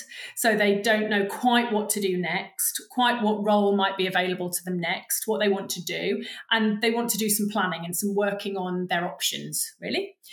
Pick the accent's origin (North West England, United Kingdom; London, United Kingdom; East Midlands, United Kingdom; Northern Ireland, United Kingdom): London, United Kingdom; But I come from South London, so I don't have a family background in agriculture. I grew up right in the middle of the city